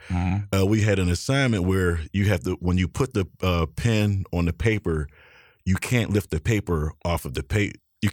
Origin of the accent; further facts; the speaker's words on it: Pittsburgh, Pennsylvania, United States; That's my hometown, Pittsburgh, PA.